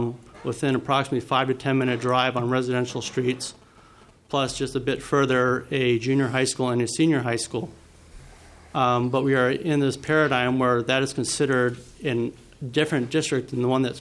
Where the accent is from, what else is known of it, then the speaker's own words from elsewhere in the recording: Grand Rapids, Michigan, United States; I mean, I grew up in Grand Rapids, and I knew of kids that would eat lunch before they got to school because they'd been on the bus so long.